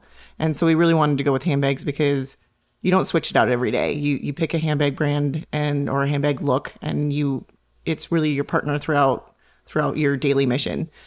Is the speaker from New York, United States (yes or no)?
no; Montana, United States; And didn't know a lot of military spouses growing up in Montana. Wasn't a base near us.